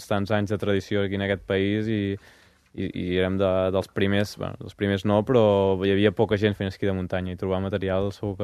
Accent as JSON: {"language": "Catalan", "town": "Banyoles", "region": "Catalonia", "country": "Spain", "said": "Al final jo sóc de Banyoles"}